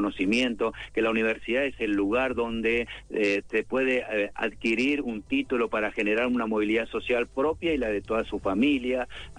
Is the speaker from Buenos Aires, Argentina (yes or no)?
no; Formosa, Argentina; Yo soy de Formosa, de una de las familias pobres, porque no hay que tener eufemismo, no es humilde, sino pobre, pobre de toda pobreza.